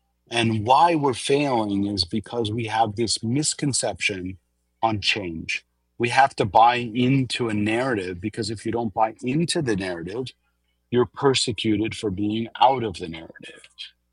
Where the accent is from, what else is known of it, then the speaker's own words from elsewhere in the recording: California, United States; If you take California, which I'm a Californian, and I've had a failed governance in California